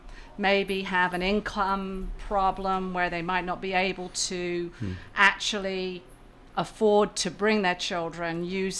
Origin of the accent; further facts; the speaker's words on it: England, United Kingdom; and I'm English, so we've got a little bit of a conflict there.